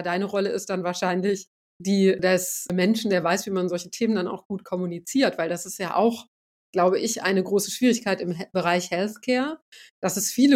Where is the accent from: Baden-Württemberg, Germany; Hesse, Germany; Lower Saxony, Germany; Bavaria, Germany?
Lower Saxony, Germany; Göttingen; also ich komme aus Göttingen, ich komme aus einer kleinen Stadt und da gibt es eine total funktionierende Innenstadt